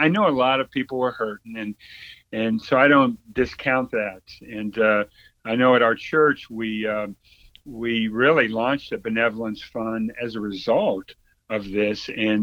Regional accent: Florida, United States; also born or lived in Germany; he moved the family to South Florida. And so went to high school in South Florida, went to school at the University of Florida

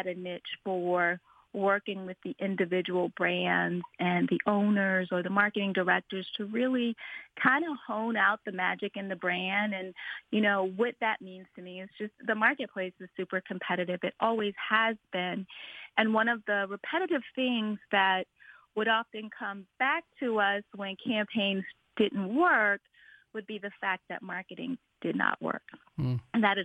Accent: South Carolina, United States; Now, as a young girl growing up in South Carolina, I actually grew up on the coast in Berkeley County, which is in between, if you could imagine, Myrtle Beach and Charleston, 10 miles off the coast

